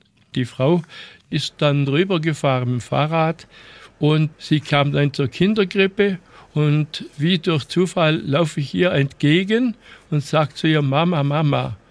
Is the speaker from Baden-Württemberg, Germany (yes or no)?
yes; Markdorf, Baden-Württemberg, Germany; born there; ich bin im Krankenhaus in Markdorf geboren.